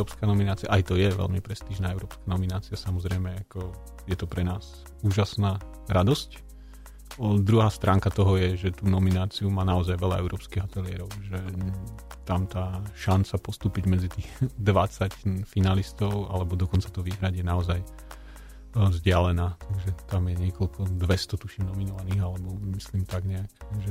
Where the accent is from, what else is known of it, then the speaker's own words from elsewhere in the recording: central Slovakia, Slovakia; Áno, ja pochádzam zo stredného Slovenska, takže ja cestujem cez Bystricu sem tam občas, keď idem navštíviť rodinu.